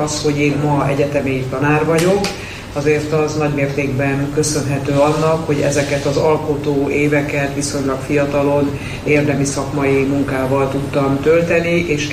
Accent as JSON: {"language": "Hungarian", "town": "Zalaegerszeg", "region": "Zala", "country": "Hungary", "said": "én ugye zalaegerszegi vagyok, és ott születtem, ide jártam egyetemre"}